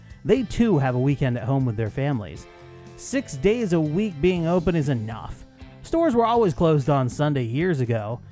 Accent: East Coast, United States; I'd never heard of it when I got here because I'm from the East Coast

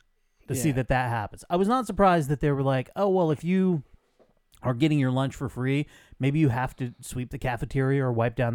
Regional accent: Scotland, United Kingdom; because I'm Scottish

